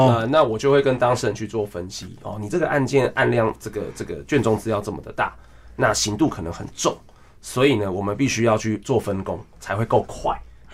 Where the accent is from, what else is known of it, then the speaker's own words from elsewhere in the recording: Pingtung County, Taiwan; 那我本身是屏东人，